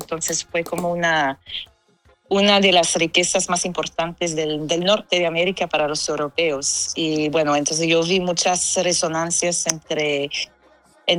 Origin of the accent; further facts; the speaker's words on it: Canada; vengo de Canadá. Mi mamá es Anishinaabe, que es un pueblo indígena de Canadá, Quebec. Viene de una comunidad que se llama Kitikamzibi